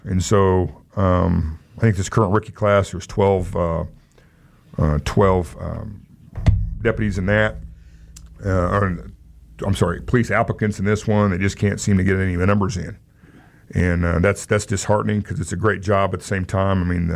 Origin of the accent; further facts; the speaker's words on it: Wichita, Kansas, United States; people that are born and raised in Wichita. I mean, this is my city, and I'm proud of Wichita.